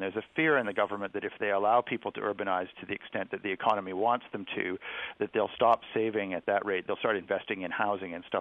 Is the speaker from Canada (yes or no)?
yes; Toronto, Ontario, Canada; I was visiting Toronto, my hometown